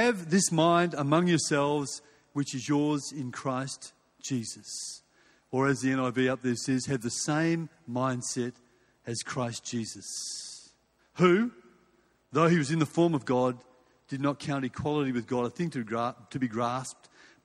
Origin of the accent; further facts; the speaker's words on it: Perth, Western Australia, Australia; So I'm a country boy way back then. And growing up in Perth in the late 60s and the early 70s